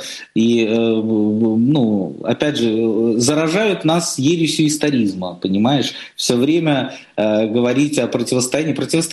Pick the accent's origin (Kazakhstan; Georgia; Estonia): Kazakhstan; born there; я родился в Казахстане